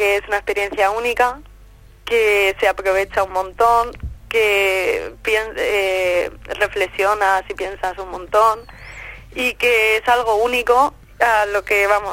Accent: Ciudad Real, Castilla-La Mancha, Spain; tengo 16 años y soy de Ciudad Real.

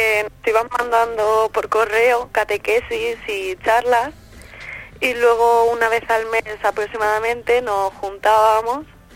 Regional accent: Ciudad Real, Castilla-La Mancha, Spain; tengo 16 años y soy de Ciudad Real.

